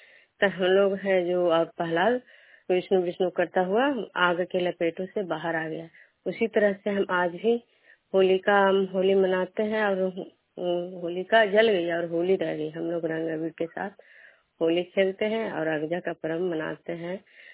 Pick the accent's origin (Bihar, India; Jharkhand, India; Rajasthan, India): Bihar, India; Khanda; मैं बिष्णुपुर ग्राम खंडा पंचायत नालंदा जिला नवनसा प्रखंड के निवासी हूँ।